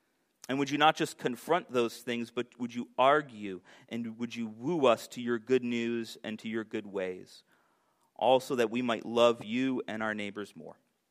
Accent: United States; now in Scotland, United Kingdom; when we had decided to come to Scotland, again, I was like, you know, Americans, we like to think we're Scottish, even though we're not.

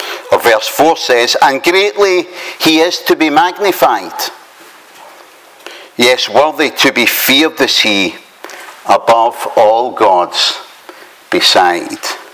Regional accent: Glasgow, Scotland, United Kingdom; I come from Glasgow.

